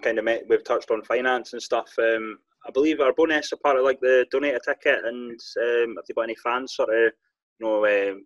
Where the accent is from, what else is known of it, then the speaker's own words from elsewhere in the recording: Scotland, United Kingdom; obviously, I'm from Fife